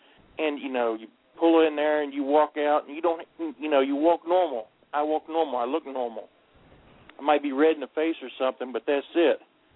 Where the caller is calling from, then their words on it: Thomasburg, Virginia, United States; I'm from Thomasburg, Virginia.